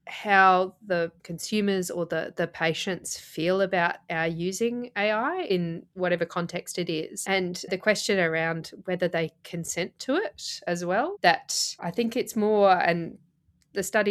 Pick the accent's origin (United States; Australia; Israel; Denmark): Australia; Adelaide, South Australia; I'm from Adelaide in South Australia